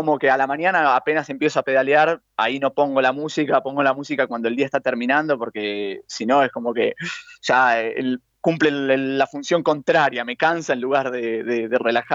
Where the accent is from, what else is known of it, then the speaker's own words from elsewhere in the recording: Spain; moved away; Yo salí de España sabiendo unas 20 palabras en inglés.